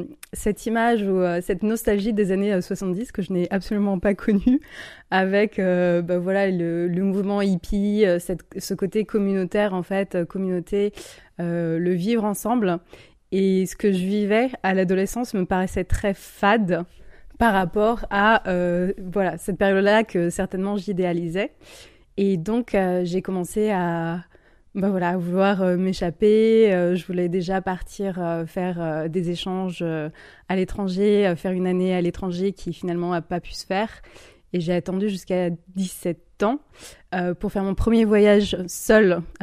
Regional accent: Colmar, Grand Est, France; Alors effectivement, j'ai grandi à Colmar.

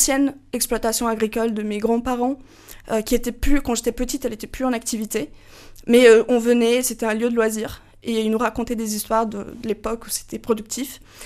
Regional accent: Brazil; now in France; moi je suis brésilienne, ça fait à peu près, ça va faire 6 ans que je suis en France.

